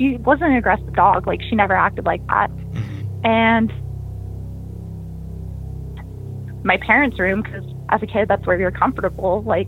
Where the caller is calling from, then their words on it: Salt Lake City, Utah, United States; Hi, I'm calling from SLC, Utah.